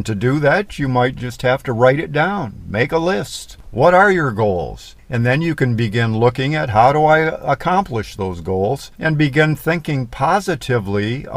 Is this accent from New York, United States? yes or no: no; Michigan, United States; Which reminds me of, I'm from Michigan